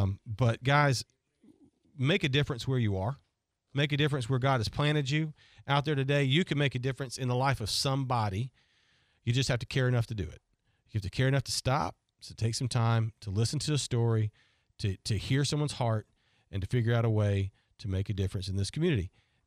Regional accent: Panama City, Florida, United States; now in Pensacola, United States; when I moved over here, I came from Panama City.

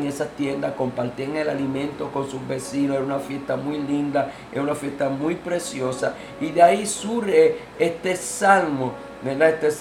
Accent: Puerto Rico; y déjame decirte, yo soy boricua, ¿no? Y lamentablemente el boricua tiende a quejarse mucho

